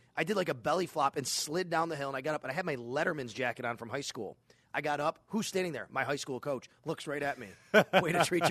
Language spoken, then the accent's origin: English; Buffalo, New York, United States; I will tell you, Donald, growing up in Buffalo, I was a hardcore Bills fan as a young kid.